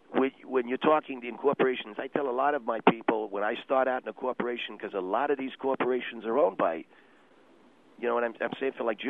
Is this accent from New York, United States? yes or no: yes; New York, United States; I'm from New York originally, it's a very cosmopolitan place.